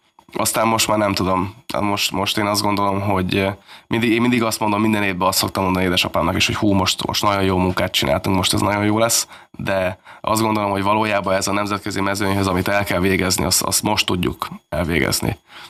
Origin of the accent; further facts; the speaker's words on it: Hungary; nyilván ebben a városban nőttem föl, én is annak idején sportolóként itt versenyeztem